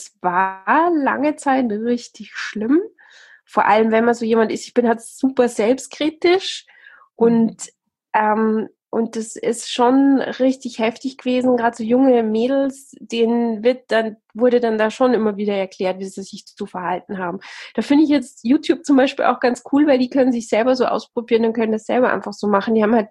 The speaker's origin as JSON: {"language": "German", "country": "Austria", "accent": "Austrian", "said": "ich bin ja eigentlich, komme direkt vom Land, wie man auch ein bisschen hört, ne? Ich habe diesen österreichischen Akzent noch immer drauf"}